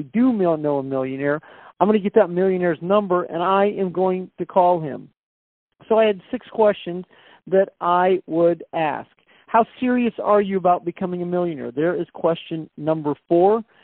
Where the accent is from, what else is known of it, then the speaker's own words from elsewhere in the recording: Stockton, California, United States; Presently today, like right now, today, I have 50 roadside signs out in my home city of Stockton, California.